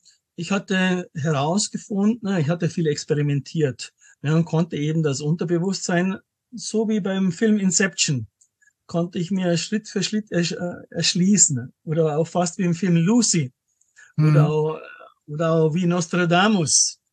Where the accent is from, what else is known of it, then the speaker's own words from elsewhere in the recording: Munich, Bavaria, Germany; bin 57, bin aus München, lebe auch in München, war aber schon viel auf der Welt unterwegs.